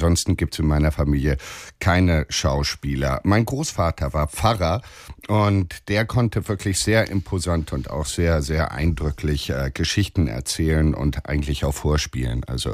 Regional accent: United States; Ich bin halt als Amerikaner tatsächlich mit sehr viel mehr Fernsehen aufgewachsen als vielleicht deutsche Kinder meines Alters.

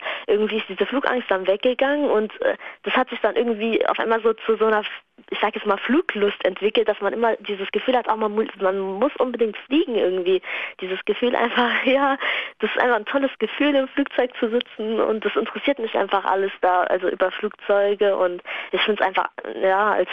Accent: Lebanon; weil ich komme aus dem Libanon

